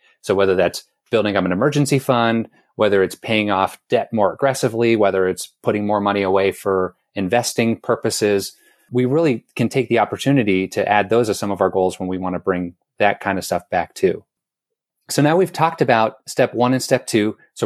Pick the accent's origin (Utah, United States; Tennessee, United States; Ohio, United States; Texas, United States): Ohio, United States; Canton; So I grew up in Ohio where there wasn't much going on.